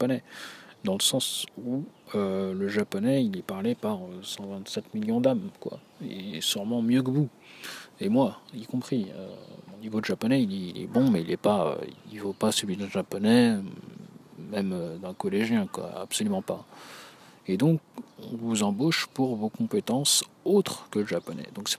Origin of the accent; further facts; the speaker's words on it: France; nous, en tant que Français et francophones, on a une chance énorme